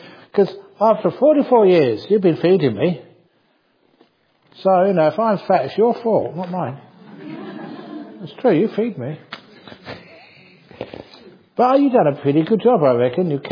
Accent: England, United Kingdom; Because I was from England, you know, poor family.

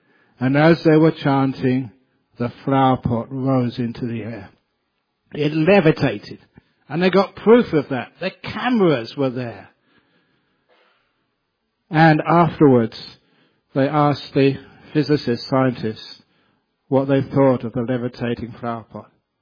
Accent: Cambridge, East of England, United Kingdom; one of my best friends, you know, who I grew up with in Cambridge

